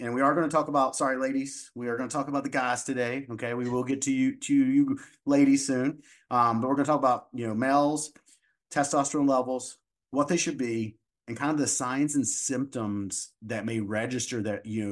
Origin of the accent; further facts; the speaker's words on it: Appalachia, United States; Like, everybody knows, listen, I'm from Appalachia.